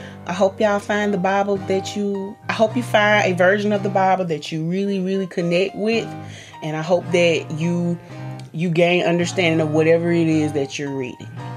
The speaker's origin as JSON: {"language": "English", "region": "the South", "country": "United States", "said": "At least that's the most popular version where I'm from. I'm from the South, and that's the version that these church folks down here love to read."}